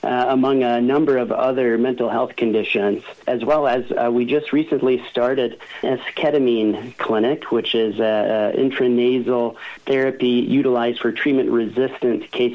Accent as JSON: {"language": "English", "town": "Humboldt", "country": "United States", "tie": "born or raised there", "said": "Yes, I'm actually from Humboldt. I was raised all throughout my childhood here"}